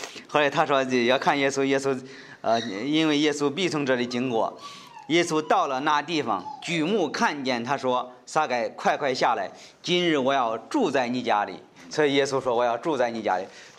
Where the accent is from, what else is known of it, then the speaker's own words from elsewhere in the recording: China; 在我们中国人，我们说替这个当时这个中国最人最恨的也是